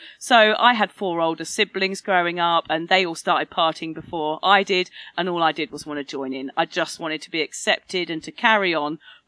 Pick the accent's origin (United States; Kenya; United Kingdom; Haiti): United Kingdom; Wokingham, South East England; Yeah, I'm from Reading originally, actually Wokingham, a little town in Berkshire. I grew up in a little village where there wasn't much to do.